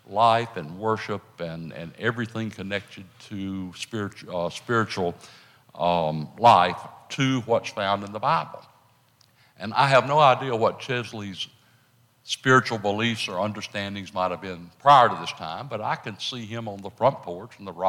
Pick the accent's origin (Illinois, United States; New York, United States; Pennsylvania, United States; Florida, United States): Florida, United States; He wound up, by chance, seeing a flyer on a bulletin board at the med school about this town in Northwest Florida that needed a doctor.